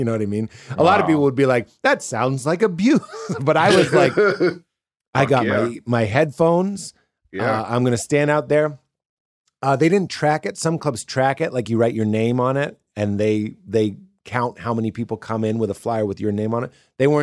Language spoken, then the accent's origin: English; Chicago, Illinois, United States; I'm from Chicago. I've been doing 3 years. I'm just looking for a home club.